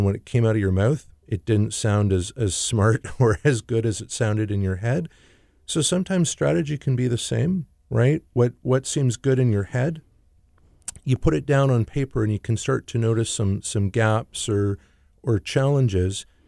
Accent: Canada; being Canadian, I just didn't understand that end of things at all.

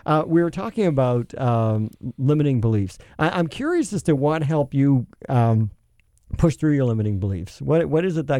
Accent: Newfoundland and Labrador, Canada; I'm from the East Coast and we're all the same. You know, I'm from Newfoundland originally, and I have been in Manitoba for a long time.

